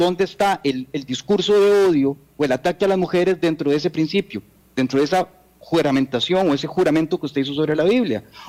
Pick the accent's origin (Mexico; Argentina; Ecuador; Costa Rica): Costa Rica; Eso debería ser ya parte de nuestra idiosincrasia como costarricenses.